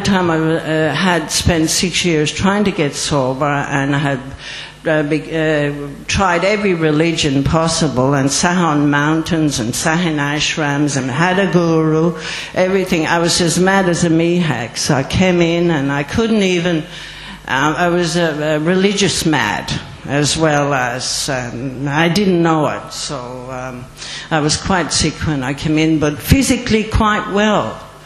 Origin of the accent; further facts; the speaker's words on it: Queensland, Australia; also born or lived in Ireland; I come from Queensland in Australia. I was born in Ireland